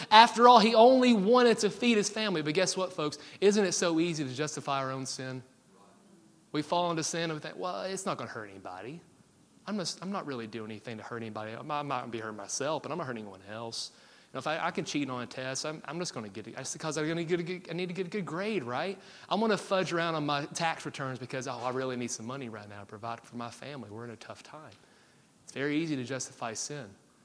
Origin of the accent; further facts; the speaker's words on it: Tennessee, United States; I definitely butchered those because I'm from Tennessee, not Israel.